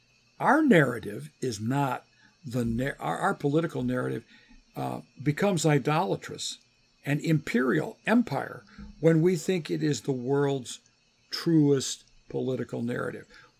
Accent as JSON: {"language": "English", "country": "United States", "tie": "born or raised there", "said": "I grew up in the United States."}